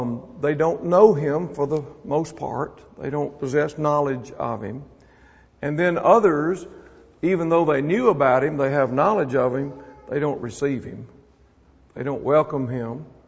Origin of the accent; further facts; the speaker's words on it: Mississippi, United States; I told you I was from Mississippi. We have a redneck club there.